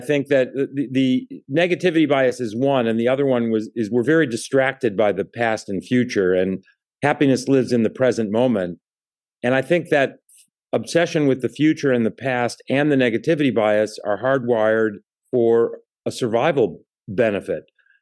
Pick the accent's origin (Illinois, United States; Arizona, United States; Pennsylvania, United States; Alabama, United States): Illinois, United States; Chicago; We're both from the Chicago area. We both ended up out here.